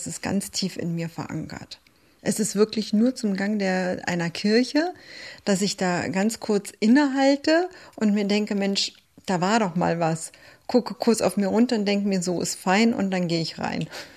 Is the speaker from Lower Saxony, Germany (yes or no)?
no; Berlin, Germany; born there; ich bin Griechin, in Berlin geboren.